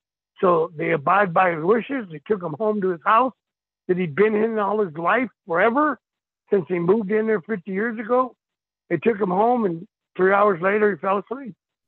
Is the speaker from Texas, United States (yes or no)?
yes; El Paso, Texas, United States; I'm from El Paso, Texas, damn it.